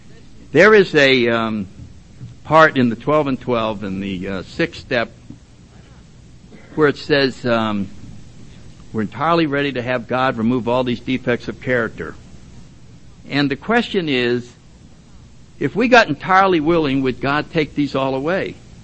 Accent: Woodbridge, Connecticut, United States; if I go back to my hometown out in Woodbridge, Connecticut, and drive down that road, I always glance over.

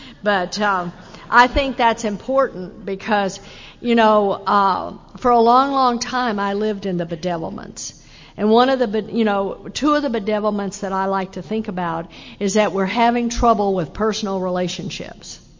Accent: Texas, United States; I come from Texas. I got sober in Texas

